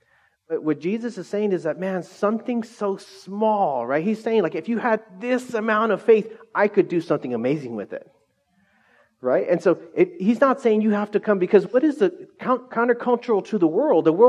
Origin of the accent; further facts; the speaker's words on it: Orange Cove, California, United States; honestly, we grew up in Orange Cove.